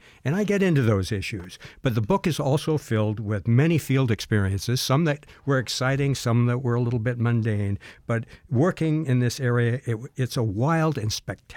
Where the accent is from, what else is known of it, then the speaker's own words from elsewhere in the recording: Orcas Island, Washington, United States; also born or lived in Alaska; Well, I grew up on Orcas Island in the San Juan Islands of Washington State. We had to take a ferry to our house or fly.